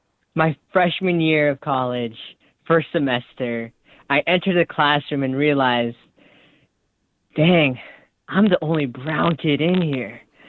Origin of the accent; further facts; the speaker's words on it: Storm Lake, Iowa, United States; I was in my hometown. I was in my hometown right next to the lake, the, you know, Storm Lake, what we're named after.